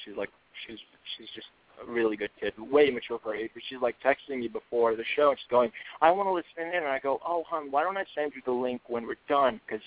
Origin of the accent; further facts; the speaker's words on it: Edgemont, New York, United States; now in Los Angeles, United States; I moved here about 8 years ago from New York, where I mostly grew up in the suburbs, and I grew up in Westchester County, in a place called Edgemont